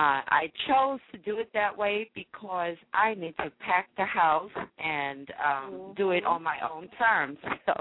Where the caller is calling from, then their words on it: Louisville, Kentucky, United States; Yes, I'm calling it from Louisville, Kentucky. On Broadway, the happening little strip. It's the West End.